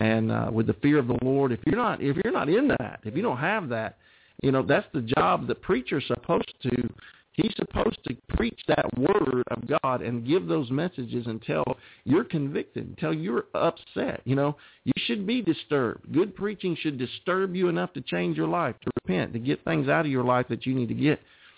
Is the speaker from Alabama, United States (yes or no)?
yes; Auburn, Alabama, United States; also born or lived in Montgomery, Alabama / Washington, D.C. / Georgia; This is my hometown where I grew up, Auburn, Opelika, Alabama. But I had been gone for 20 years.